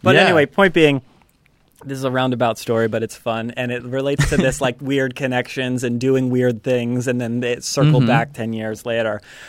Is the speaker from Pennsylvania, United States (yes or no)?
yes; Pennsylvania, United States; also born or lived in Los Angeles / Atlanta; I grew up in Pennsylvania, kicked out to Los Angeles, bounced over to Atlanta